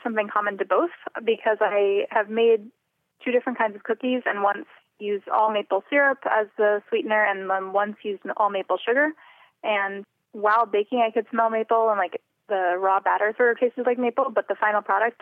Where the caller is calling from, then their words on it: Somerville, Massachusetts, United States; I'm calling from Somerville.